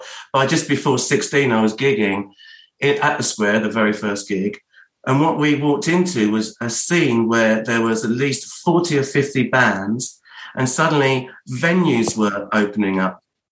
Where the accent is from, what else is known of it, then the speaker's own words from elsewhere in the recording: Harlow, East of England, United Kingdom; Well, I mean, I grew up in a very secure Irish family